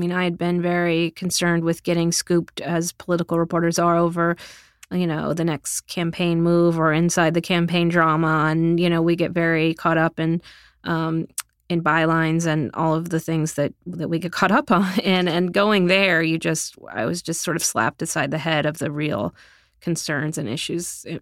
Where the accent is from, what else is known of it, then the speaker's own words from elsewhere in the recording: Texas, United States; I'm from South Texas. I'm a product of public school and middle class.